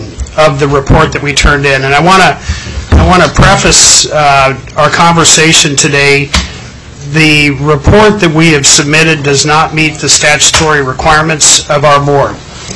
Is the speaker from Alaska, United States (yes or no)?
yes; Fairbanks, Alaska, United States; now in Palmer, United States; I was born and raised in Fairbanks. I currently reside in Palmer.